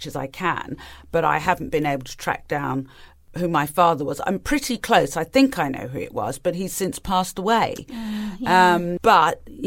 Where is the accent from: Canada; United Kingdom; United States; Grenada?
United Kingdom; East of England; also born or lived in Tanzania; when I was growing up in England and in Tanzania and then in Norfolk, there were no other families of colour around.